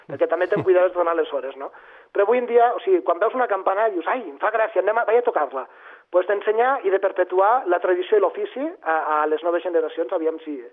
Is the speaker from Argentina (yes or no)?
no; Andorra; tots som catalans, però això, que som els andorrans.